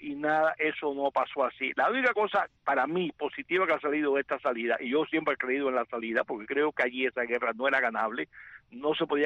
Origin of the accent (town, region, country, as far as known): United States